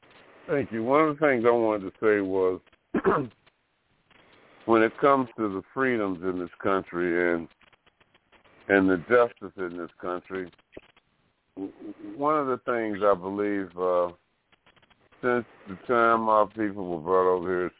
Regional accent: Alabama, United States; especially in a lot of the southern places, I'm personally from Alabama, and we had, you know, like I say, my godmother had a little convenience store in the community

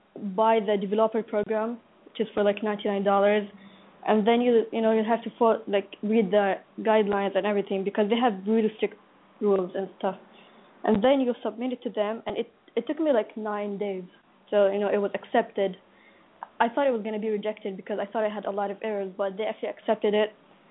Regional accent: Saudi Arabia; I'm from Pakistan, but I live in Saudi Arabia. Like, I was born in Saudi Arabia. And I was born and raised here. But I go, you know, summer, I go to Palestine. I'm calling from Saudi Arabia.

